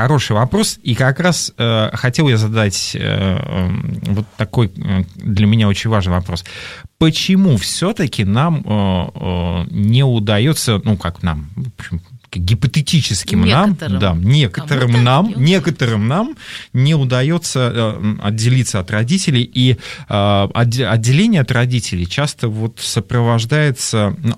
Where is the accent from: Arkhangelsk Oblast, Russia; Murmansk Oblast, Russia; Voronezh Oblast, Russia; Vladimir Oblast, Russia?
Vladimir Oblast, Russia; Petushki; now in Moscow, Russia; я просто уехал в Москву из Петушков, да, там, вот, 120 километров уже было сложнее на меня влиять